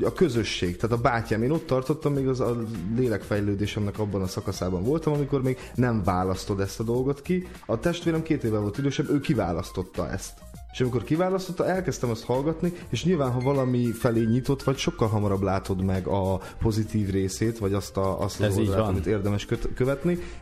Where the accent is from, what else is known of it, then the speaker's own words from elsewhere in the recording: Bács-Kiskun, Hungary; Kiskunhalason, Kalocsán, Kiskörösön, ahonnan jövünk, és a környező Bács megyei városokban fönnálltunk a színpadon.